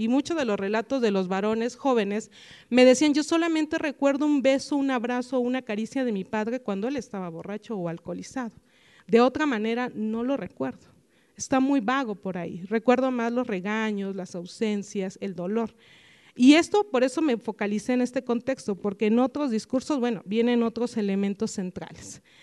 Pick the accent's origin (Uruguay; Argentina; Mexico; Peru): Mexico; Jonacatepec, Morelos; Yo soy originaria de Jonacatepec, Morelos, es una zona al oriente del estado de Morelos